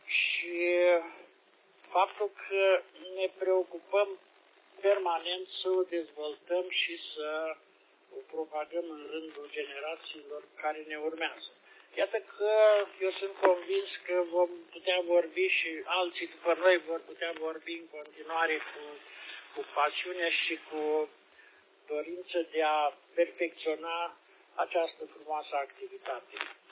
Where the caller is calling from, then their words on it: Piatra Neamț, Neamț County, Romania; de la Piatra Neamț … în portabil pe malul lacului Vicaz.